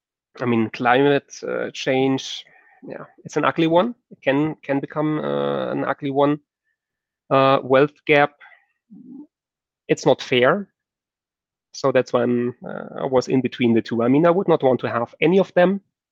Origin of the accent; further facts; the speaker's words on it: Germany; English is a second language; now in Brussels, Belgium; I'm originally from Germany, but I moved to Brussels, Belgium.